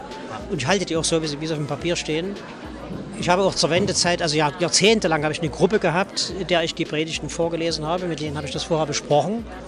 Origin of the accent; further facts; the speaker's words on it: East Germany, Germany; Wir sind im Osten aufgewachsen